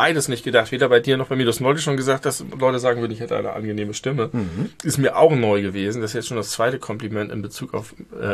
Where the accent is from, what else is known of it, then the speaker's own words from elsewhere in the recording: Germany; accent: German dialect; Also ich habe auch einen starken deutschen Dialekt.